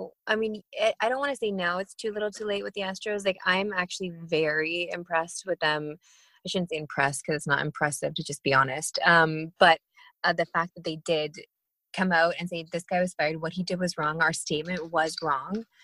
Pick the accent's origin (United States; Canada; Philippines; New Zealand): Canada; Western Canada; now in Toronto, Canada; I came from Western Canada where, you know, populations are, the numbers are a lot lower than they are here. So, and I'm trying, I've been here for 15 years. And so I do identify as a Torontonian